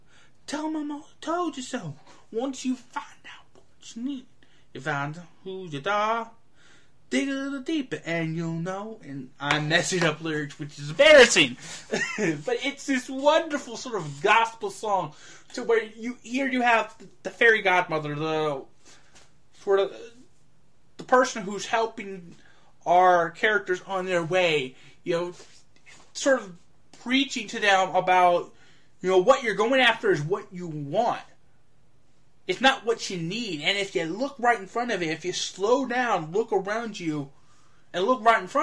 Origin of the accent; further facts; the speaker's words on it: Tampa, Florida, United States; Again, I'm not from New Orleans, I'm from Tampa